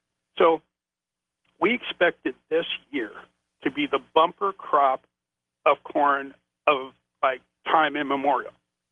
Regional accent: California, United States; I mean, you know, I'm from California, you know, and I was a farmer for 10 years in California.

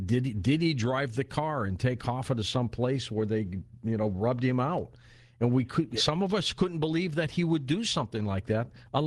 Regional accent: Detroit, Michigan, United States; I'm from Detroit. I ended up my career at WJBK Channel 2 before I left on to Minnesota, then St. Louis and L.A.

